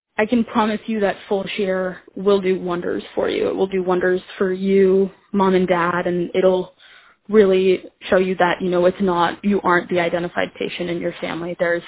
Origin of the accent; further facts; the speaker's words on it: Cleveland, Ohio, United States; I'm from Cleveland